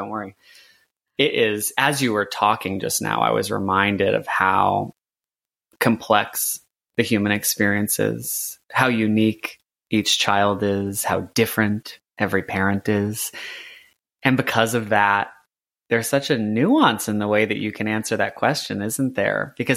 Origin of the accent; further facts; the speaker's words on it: Cuba; Through the lens of being a religious woman, I grew up in the Roman Catholic faith. Through the lens of being a Cuban, which is my cultural identity.